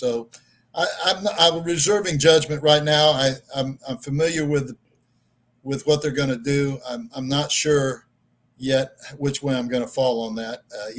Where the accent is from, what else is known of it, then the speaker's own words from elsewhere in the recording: Iowa, United States; But I grew up in Iowa on a cattle and hog farm, so we had our own steaks that we butchered ourselves.